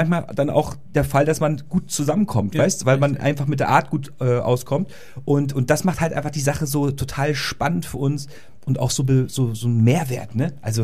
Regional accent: Rostock, Mecklenburg-Vorpommern, Germany; Ich komme aus dem wunderschönen Rostock-Warnemünde, aus der Heimat der Seefahrer

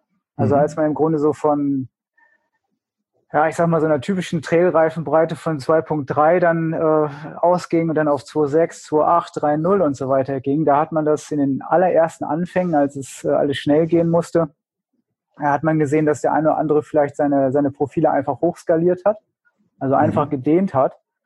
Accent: Hanover, Lower Saxony, Germany; Ich komme aus Hannover.

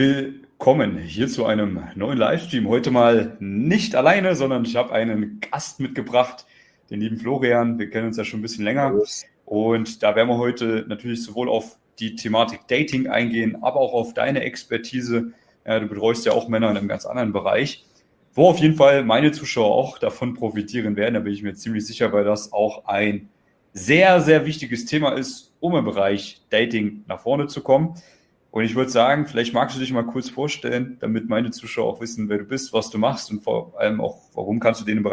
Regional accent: Thuringia, Germany; wir kommen ja beide aus Thüringen, aus einer ähnlichen Ecke

